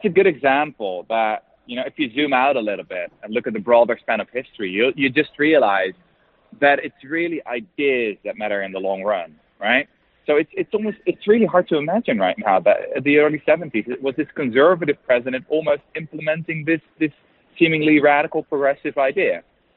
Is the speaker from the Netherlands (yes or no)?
yes; Netherlands; I mean, I'm from Holland.